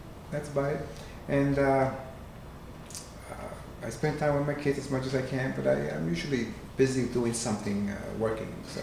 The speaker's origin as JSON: {"language": "English", "country": "Puerto Rico", "said": "I'm from Puerto Rico, so I'm in Spanish"}